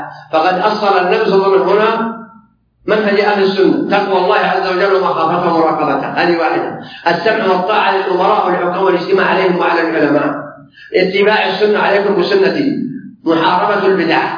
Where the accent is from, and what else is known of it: Saudi Arabia